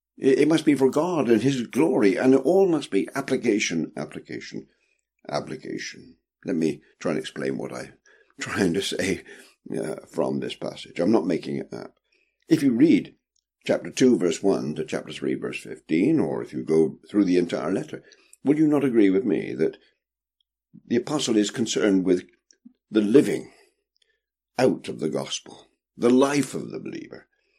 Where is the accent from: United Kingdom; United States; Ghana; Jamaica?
United Kingdom; England; I'm an Englishman